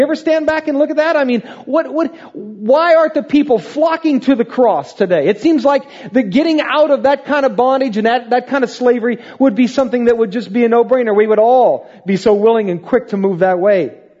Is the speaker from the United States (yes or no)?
yes; Iowa, United States; Now, if you're a farmer, and I'm from Iowa, I know why that's good counsel just in farming.